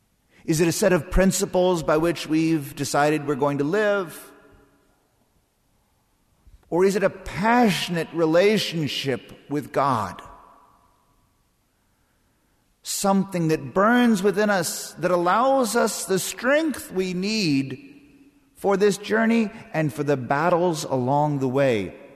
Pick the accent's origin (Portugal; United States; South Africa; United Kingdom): United States; Texas; Did I mention that I'm from Texas?